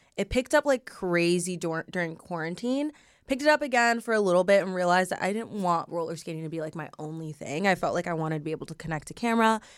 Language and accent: English; Long Beach, California, United States; So I grew up in Long Beach.